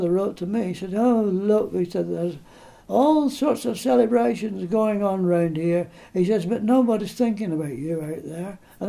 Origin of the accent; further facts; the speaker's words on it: North West England, United Kingdom; now in Kingston upon Thames, United Kingdom; I was going to say being a Londoner, but I'm not a Londoner, I'm from Lancashire. But as I finished up my days in the army, then I went to London